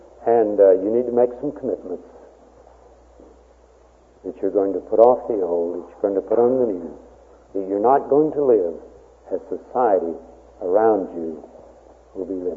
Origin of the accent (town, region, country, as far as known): Texas, United States; born or raised there; now in Colorado, United States